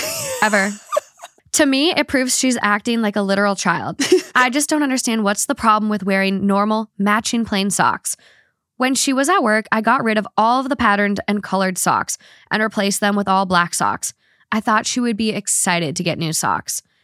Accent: United States; We were both born and raised in America. We are both culturally and socially very Western / American.

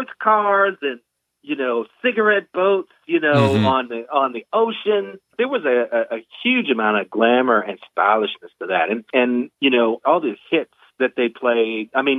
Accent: Indiana, United States; you know, I'm from Indiana. I feel like the Tampa Bay area is Florida for people from the Midwest.

